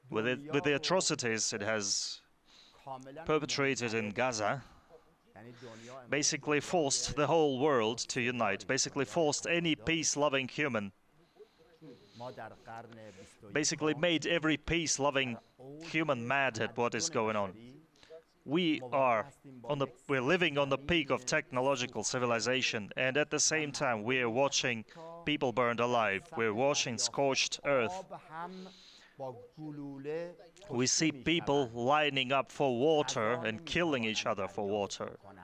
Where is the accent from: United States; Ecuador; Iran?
Iran; moved away; I'm far away from Iran just like you. I basically see the events in my country from afar